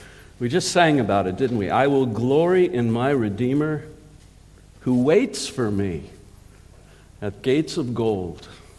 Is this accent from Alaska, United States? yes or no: no; Hollywood, California, United States; born there; although I was born in Hollywood